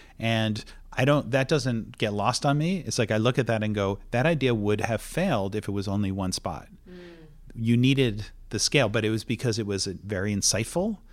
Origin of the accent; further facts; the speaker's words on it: United States; I grew up in the States, and I worked in the ad agency world in the States